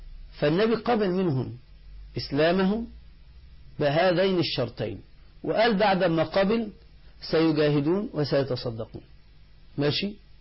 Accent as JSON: {"language": "Arabic", "region": "Upper Egypt", "country": "Egypt", "said": "والمثل ده عندنا في الصعيد بيقولوا كده"}